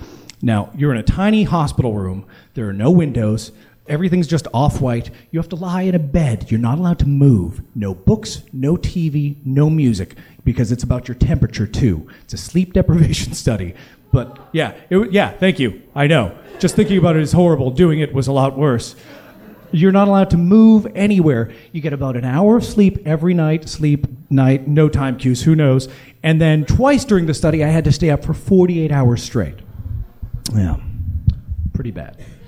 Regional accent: United States; I just made shit up because I'm an American.

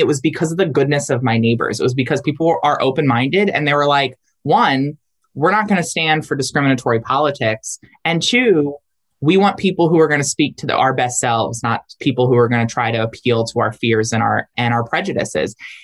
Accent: Delaware, United States; one of the things that I always talk about when I talk about my love for my home state of Delaware is that we are a small state.

